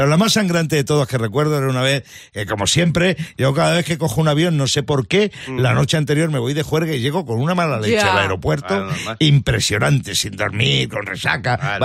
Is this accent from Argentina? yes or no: no; Madrid, Community of Madrid, Spain; Criado en Manotera, hombre